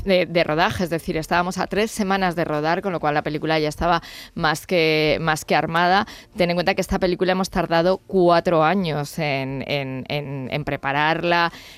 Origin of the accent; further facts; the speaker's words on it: Guadalajara, Castilla-La Mancha, Spain; yo, que soy de Guadalajara, no las tengo normalizadas